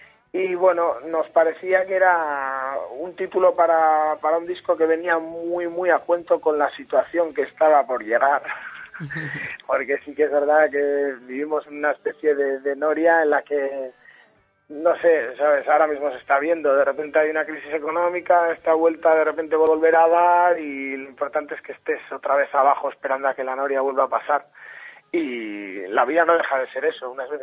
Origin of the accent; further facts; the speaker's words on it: Bilbao, Basque Country, Spain; En Bilbao … éramos amigos antes de formar el grupo.